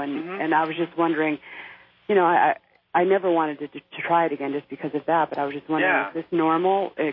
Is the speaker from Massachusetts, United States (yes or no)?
no; Troy, New York, United States; I'm from Troy, New York.